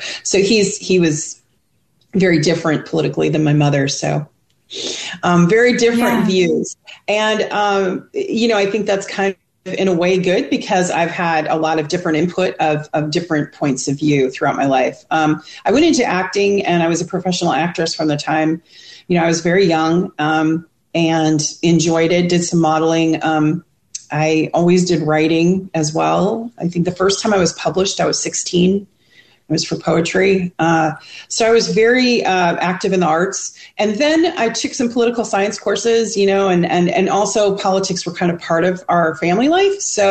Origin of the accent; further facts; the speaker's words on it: Wisconsin, United States; also born or lived in Salinas, California; I lived on a farm in Wisconsin when I was a little girl. I was born in the Monterey County, California, so in Salinas.